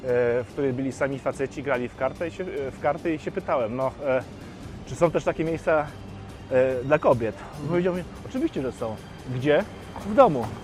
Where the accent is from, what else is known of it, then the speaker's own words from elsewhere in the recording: Hamburg, Germany; tak się wychowałem też w Hamburgu